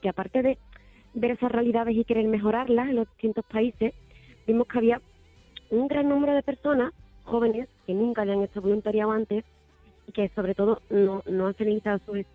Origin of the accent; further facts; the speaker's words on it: Seville, Andalusia, Spain; moved away as an adult; Después de estar 5 años viajando por el mundo, una vez que salí de Sevilla, pues hay cosas que ves que te gustan, otras que te gustan menos.